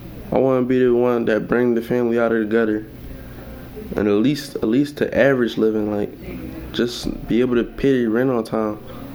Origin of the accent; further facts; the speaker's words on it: Philadelphia, Pennsylvania, United States; I grew up in South Philly, right off of Girard, I think, or she used to be more. It was rough because we used to live in apartments around there.